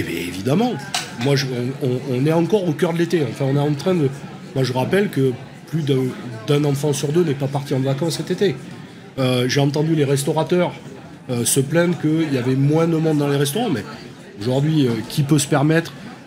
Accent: Bordeaux, Nouvelle-Aquitaine, France; je sillonne beaucoup la France, je suis bordelais d'origine.

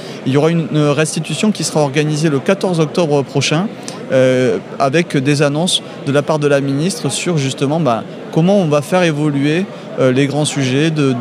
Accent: Toulouse, Occitanie, France; moi en tant que Toulousain

